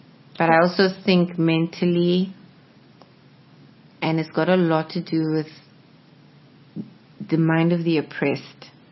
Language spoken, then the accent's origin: English; South Africa; It's just like being a South African. I'm not the same as the person next to me. I don't even speak the same language as you.